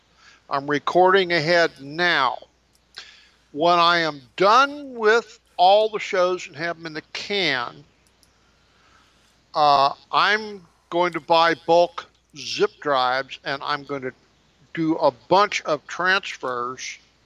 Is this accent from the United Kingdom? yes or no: no; United States; Well, now, I'm an American.